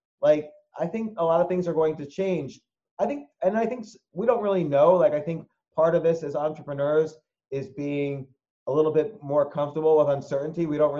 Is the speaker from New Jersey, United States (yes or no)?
yes; New Jersey, United States; also born or lived in Queens; I was born in Queens, similar to you, and I grew up in New Jersey. My parents moved from Queens to New Jersey.